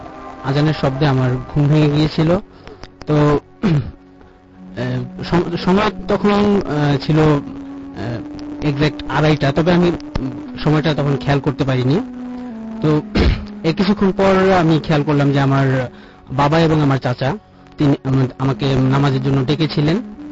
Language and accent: Bangla; Kamalapur, Dhaka Division, Bangladesh; আমি এসেছি কমলাপুর থেকে।